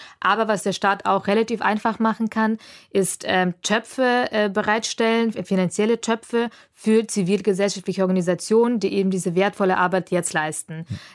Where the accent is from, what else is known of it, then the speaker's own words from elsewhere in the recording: Augsburg, Bavaria, Germany; wer Augsburg kennt, ich bin in Oberhausen aufgewachsen. Das ist wirklich eine Art Ghetto. Das ist am Rande von Augsburg. Es fährt so eine Bundesstraße da durch. Links wohnen die Russen, rechts wohnen die Türken. Und es ist alles insgesamt wahnsinnig trist.